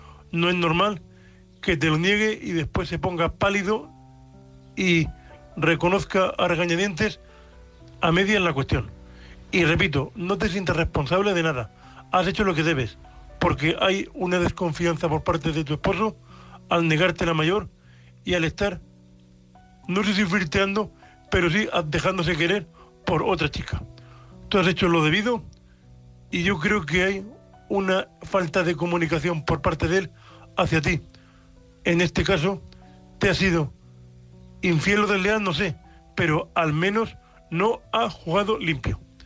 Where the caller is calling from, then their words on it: Murcia, Region of Murcia, Spain; de Murcia, vuestro amigo invidente.